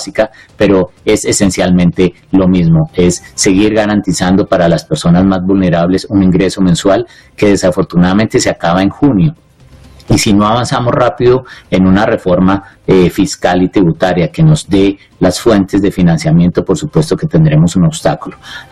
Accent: Colombia

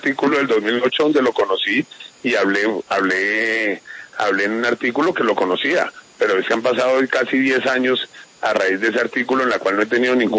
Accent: Tumaco, Nariño, Colombia; Yo soy oriundo pues de Tumaco, de la costa pacífica de Nariño

